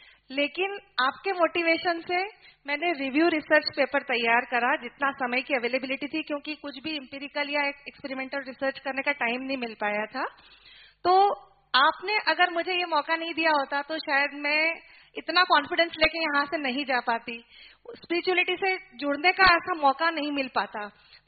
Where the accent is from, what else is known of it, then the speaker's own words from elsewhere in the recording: Indore, Madhya Pradesh, India; मैं इंदौर से हूँ